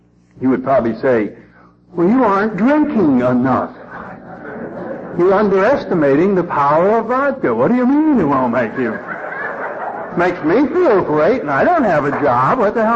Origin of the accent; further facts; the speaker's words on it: Connecticut, United States; I don't know about you all, but I grew up in Connecticut and at our neighborhood bar, we had a code of ethics that you didn't have in the outside world.